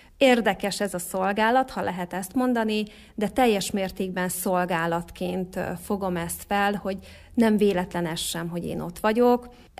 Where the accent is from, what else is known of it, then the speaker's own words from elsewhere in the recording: Sátoraljaújhely, Borsod-Abaúj-Zemplén, Hungary; Újhelyi születésű és származású vagyok.